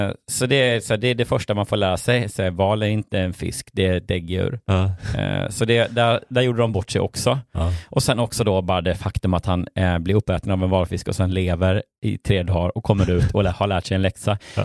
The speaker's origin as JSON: {"language": "Swedish", "town": "Jönköping", "region": "Jönköping County", "country": "Sweden", "tie": "born or raised there", "said": "jag är liksom Jönköping."}